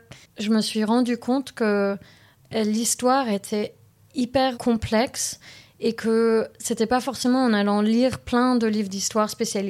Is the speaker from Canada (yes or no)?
no; Paris, Île-de-France, France; born there; also born or lived in London, United Kingdom; Je suis née à Paris, d'un papa qui est libanais et syrien, et d'une maman qui est française. Ensuite, on a pas mal vécu près de Londres. Ensuite, je suis revenue en France dans mon adolescence.